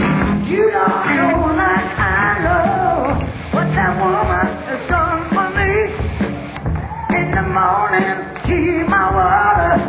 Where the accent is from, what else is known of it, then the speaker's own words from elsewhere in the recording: England, United Kingdom; I'm English and I don't care who gets in.